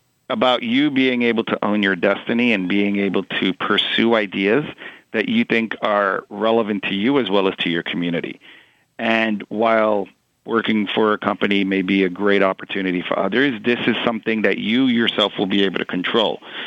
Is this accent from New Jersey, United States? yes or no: no; Queens, New York, United States; but Queens raised and born.